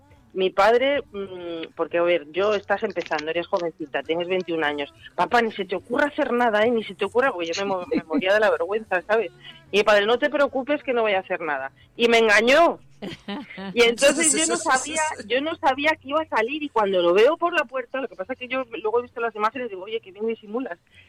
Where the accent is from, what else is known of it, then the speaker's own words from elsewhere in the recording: Canary Islands, Spain; para mí Canarias es, pues, mi patria chica, ¿no? Mi sitio al que yo, pues, mi infancia y donde está toda mi familia. Entonces, claro, yo aquí me siento, pues, en mi casa. Lo único que ya, pues claro, tengo acento de boda, porque no, no lo tengo.